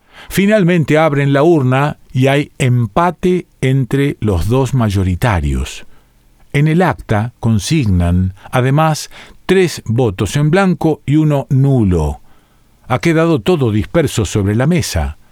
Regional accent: Mendoza, Argentina; que en la Argentina nunca llueve así, al menos en Mendoza, de donde soy.

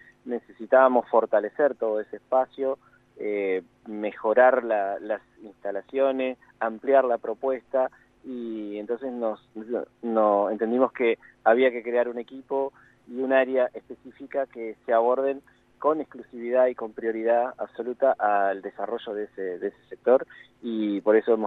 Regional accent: Entre Ríos, Argentina; moved away as an adult; Me apoyó para mi cambio de vida a los 20 años, cuando más o menos me vine de Entre Ríos a Buenos Aires.

